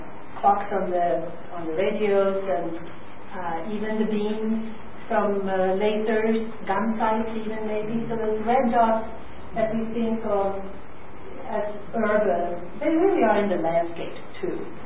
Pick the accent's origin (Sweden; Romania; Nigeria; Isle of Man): Sweden; Uppsala, Uppsala County; also born or lived in Linköping / India; now in New York, United States; I was born in Linköping, Sweden, which is near Gothenburg. I grew up in Uppsala. And after that, I've lived in India and in New York since 1969.